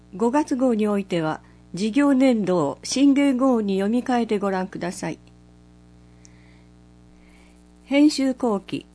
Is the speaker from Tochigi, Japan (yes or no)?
no; Urasoe, Okinawa, Japan; 私は生まれも育ちも浦添市なのですが、まだまだ知らないことばかりなので